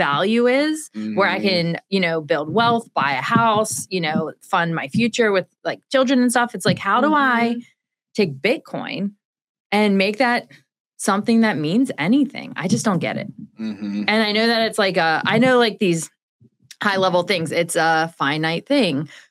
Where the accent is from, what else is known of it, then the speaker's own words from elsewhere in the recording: Baltimore, Maryland, United States; So I'm from Baltimore.